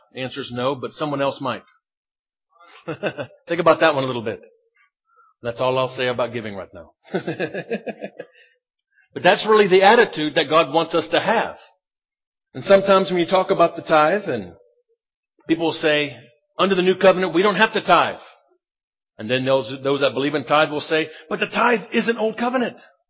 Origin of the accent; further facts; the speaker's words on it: United States; moved away as an adult; now in South Africa; Now, I deal in dollars. I'm American. Our supporters back home, they give us dollars.